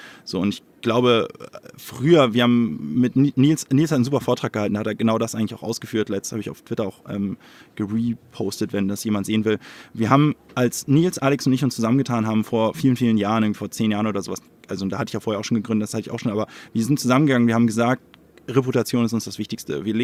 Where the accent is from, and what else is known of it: Hamburg, Germany